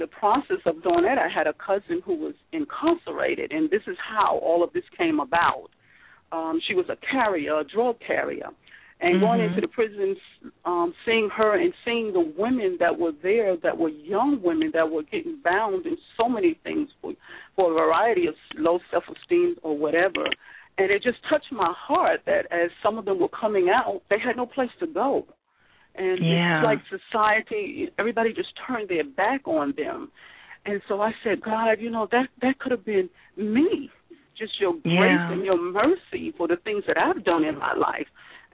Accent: Bronx, New York, United States; now in Virginia, United States; I hail from New York, Bronx, New York. Prior military, wind up here in Virginia after getting out for service.

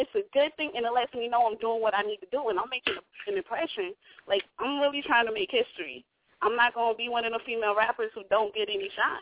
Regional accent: New Jersey, United States; I really felt like I touched my roots because I'm from North New Jersey, representing the Bricks all day.

